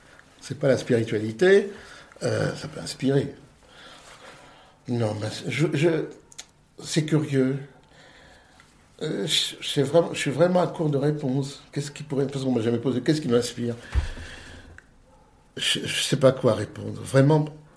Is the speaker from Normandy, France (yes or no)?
no; Paris, Île-de-France, France; Je suis parisien, j'aime Paris, je suis né à Paris, je vais mourir peut-être à Paris.